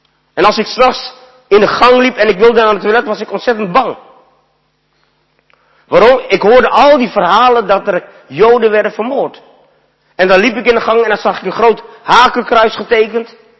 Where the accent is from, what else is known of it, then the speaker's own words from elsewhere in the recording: Vught, North Brabant, Netherlands; in de voormalige Joodse concentratiekamp in Vught. En daar ben ik tot leven gekomen. En we woonden eigenlijk afgesloten van de buitenwereld. Als Molukkers werden we daar geplaatst. Ik ben opgegroeid in een barak, een houten barak.